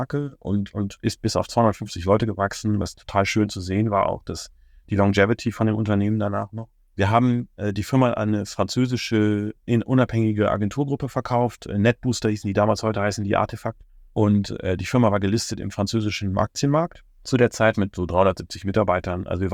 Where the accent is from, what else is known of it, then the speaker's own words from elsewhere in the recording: Duisburg, North Rhine-Westphalia, Germany; born there; Also, ich bin in Duisburg im Ruhrgebiet geboren, habe mit 11 meinen ersten PC bekommen